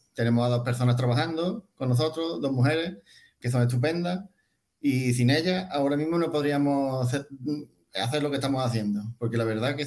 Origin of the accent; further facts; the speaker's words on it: Zahara, Andalusia, Spain; yo quería estarme aquí en Zahara porque hacía mi pueblo, me gusta mucho mi pueblo